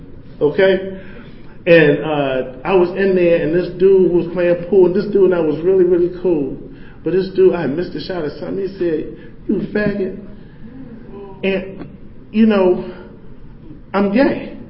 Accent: Washington, District of Columbia, United States; now in Chantilly, United States; I'm from Southeast D.C. I'm out in Chantilly, Virginia at a treatment program.

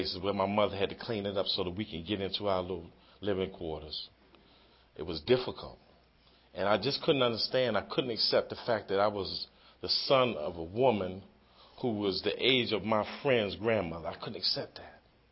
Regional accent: Washington, District of Columbia, United States; as a young child, growing up in Northwest Washington, near 14th and T and 7th and T and 12th and U, where it was a central point for drugs, alcohol, prostitution, pimping, number backing

